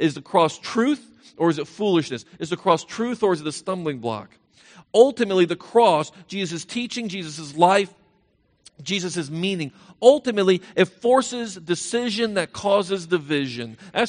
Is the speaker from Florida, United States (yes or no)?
yes; Tampa, Florida, United States; It's kind of like growing up in Tampa, Florida. I didn't have to know much about the weather.